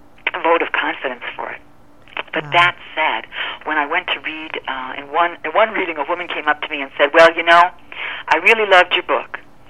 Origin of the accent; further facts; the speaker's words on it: Iowa, United States; maybe there are some people who didn't read the book when they saw I was from Iowa.